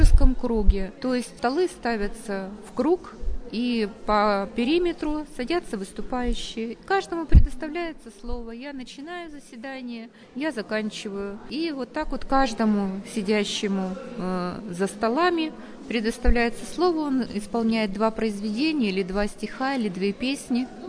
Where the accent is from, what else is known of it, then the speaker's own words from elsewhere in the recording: Yekaterinburg, Sverdlovsk Oblast, Russia; по месту жительства я родилась и живу на Химаше.